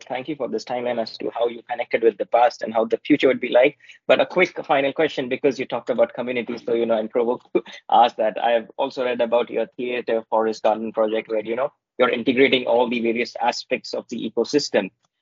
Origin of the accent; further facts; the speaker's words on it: India; I'm coming from India. So, you know, back in India